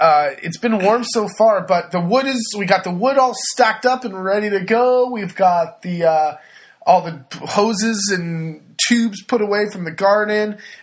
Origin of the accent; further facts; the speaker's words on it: California, United States; I'm from California. You don't prepare for winter.